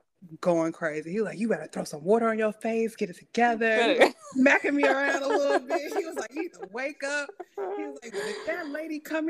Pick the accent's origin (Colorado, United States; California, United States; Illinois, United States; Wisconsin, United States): Illinois, United States; Chicago; I'm from Englewood, Chicago. So most of the work that I've done in my healthcare career being in Chicago has been in that neighborhood.